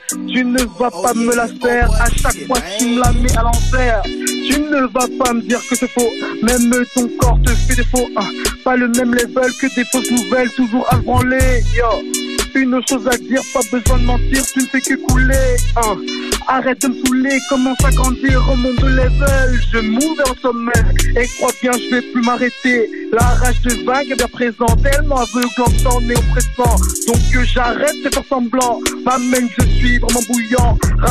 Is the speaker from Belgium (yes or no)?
yes; La Louvière, Wallonia, Belgium; Je suis de la Louvière.